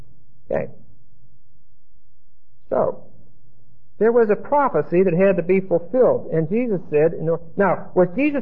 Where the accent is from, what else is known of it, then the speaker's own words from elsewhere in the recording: Pittsburgh, Pennsylvania, United States; Heinz genuine dill pickles are aged in wooden vats in Pittsburgh, my hometown.